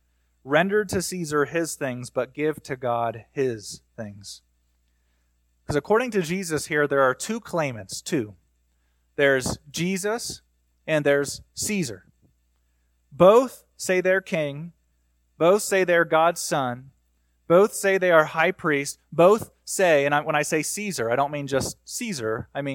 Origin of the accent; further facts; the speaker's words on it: Ohio, United States; I grew up in, and I was born in Ohio.